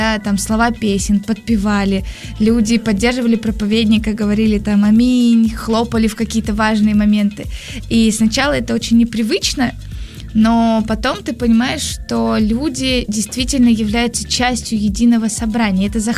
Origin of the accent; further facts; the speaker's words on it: Bryansk, Bryansk Oblast, Russia; now in Moscow, Russia; я сама не из Москвы, из Брянска, и в церковь первый раз я пришла там.